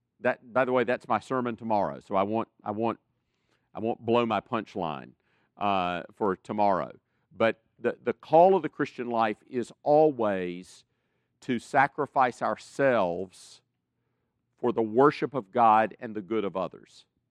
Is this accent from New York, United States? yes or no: no; South Carolina, United States; I'm from South Carolina, where we really don't have SEC football.